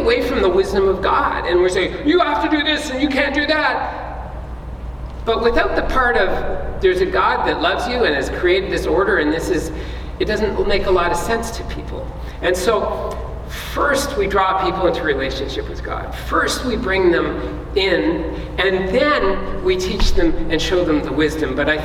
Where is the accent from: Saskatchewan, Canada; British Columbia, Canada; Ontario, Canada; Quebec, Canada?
Ontario, Canada; But I grew up in Ontario, and in my school days